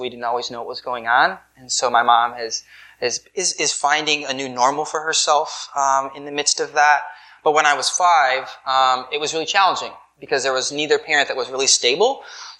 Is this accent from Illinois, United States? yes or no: yes; Elgin, Illinois, United States; So I grew up in Elgin, Illinois, which is right outside Chicago. It's a suburb.